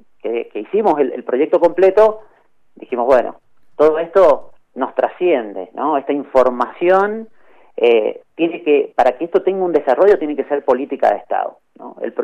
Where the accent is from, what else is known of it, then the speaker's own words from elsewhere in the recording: Mendoza, Argentina; cuentan parte de la historia uh-huh de quiénes somos los mendocinos.